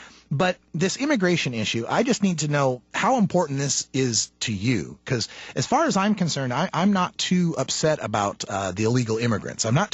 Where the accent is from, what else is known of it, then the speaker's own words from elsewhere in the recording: Nampa, Idaho, United States; I grew up in Nampa, Idaho, which had a large migrant worker population. We had a lot of immigrant workers, very agricultural area out there.